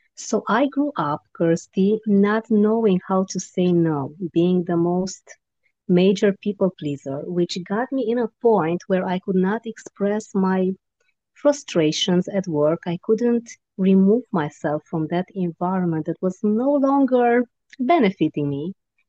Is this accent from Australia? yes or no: no; Romania; growing up in Romania as a communist child, communism is not too long that it was abolished, and I was still very young when we still could feel the impact of it.